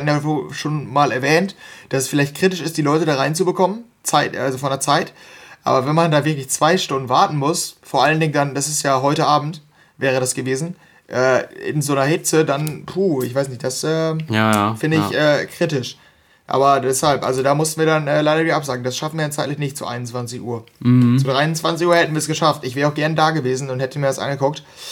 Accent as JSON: {"language": "German", "region": "North Rhine-Westphalia", "country": "Germany", "said": "Es ist in Köln. Also wir kommen hier aus NRW."}